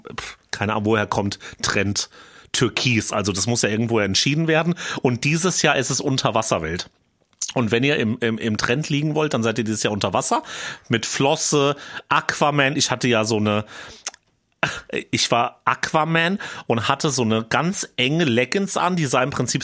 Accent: Hesse, Germany

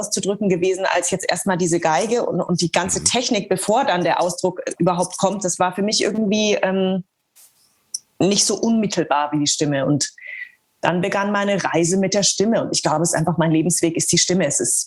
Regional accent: Eckental, Bavaria, Germany; also born or lived in Nuremberg; ich wurde ja in Nürnberg geboren und lebte aber 25 Kilometer außerhalb von Nürnberg in Eckental. Das ist ein Dorf mit Bauernhöfen. Da bin ich aufgewachsen. Also ich bin zwischen Kühen aufgewachsen eigentlich.

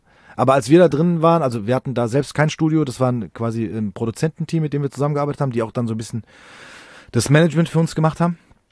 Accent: Rödelheim, Hesse, Germany; Jan und ich kennen uns schon sehr, sehr lange, weil wir sind in Rödelheim im gleichen Haus groß geworden. Also unsere Eltern kennen sich auch.

